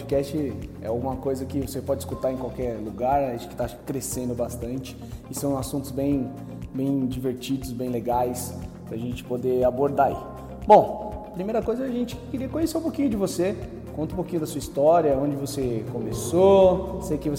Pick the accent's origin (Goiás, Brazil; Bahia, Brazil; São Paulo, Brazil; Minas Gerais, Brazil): São Paulo, Brazil; como eu falei, eu sou paulistano e não conheço muito. Conheço muito mais histórias de outras cidades.